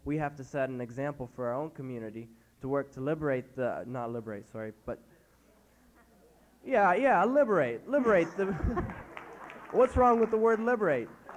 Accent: Canada; I'm a Canadian Arab.

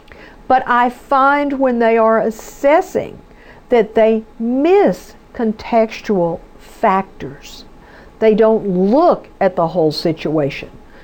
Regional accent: Texas, United States; Well, I'm from Texas. They say all of us have guns. I don't.

